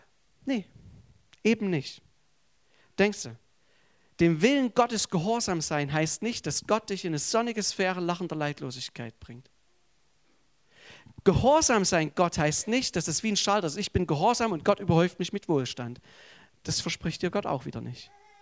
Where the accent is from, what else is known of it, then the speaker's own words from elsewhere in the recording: Sosa, Saxony, Germany; Ich komme aus Sosa, Erzgebirge. Wir sind über die Grenzen unseres Ortes darüber hinaus bekannt, dass wir sind zamnammerisch. Also das ist bloß so eine fromme Ummantelung von geizig. Und ich komme aus dieser Tradition heraus